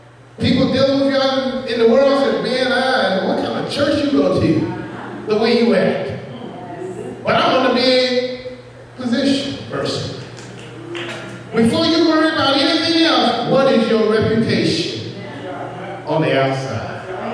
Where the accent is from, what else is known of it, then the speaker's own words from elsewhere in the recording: Nassau, New Providence, Bahamas; I'm from Nassau. Can I just use my own speech?